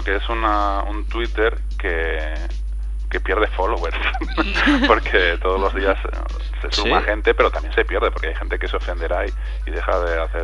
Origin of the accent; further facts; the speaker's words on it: Bilbao, Basque Country, Spain; also born or lived in Basauri; yo soy de Bilbao, ¿eh?